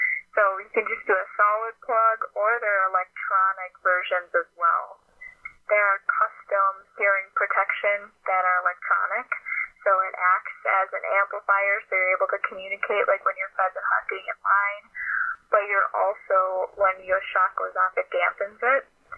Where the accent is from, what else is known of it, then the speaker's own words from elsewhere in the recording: Minnesota, United States; I'm from Minnesota, so I'll be deep in the Green Bay Packer territory